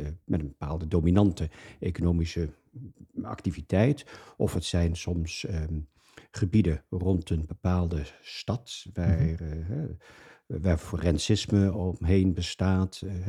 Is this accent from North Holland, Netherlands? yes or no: no; Nijmegen, Gelderland, Netherlands; also born or lived in Utrecht; now in Groningen, Netherlands; Ik ben geboren in Nijmegen en daar heb ik de eerste, mijn tienerjaren doorgebracht. Ik heb gestudeerd en gewerkt in Utrecht.